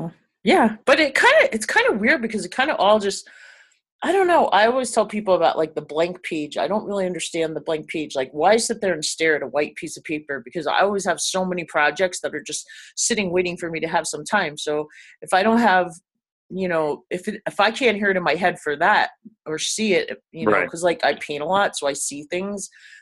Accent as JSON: {"language": "English", "town": "Long Island", "region": "New York", "country": "United States", "tie": "born or raised there", "said": "Gotcha. I grew up on Long Island."}